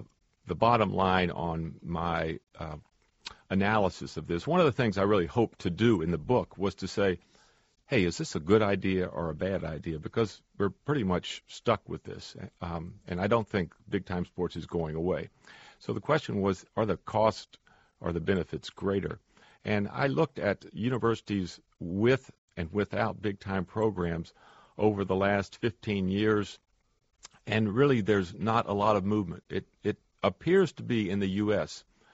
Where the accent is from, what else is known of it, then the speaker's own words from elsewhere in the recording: United States; your note that I grew up in the United States is quite significant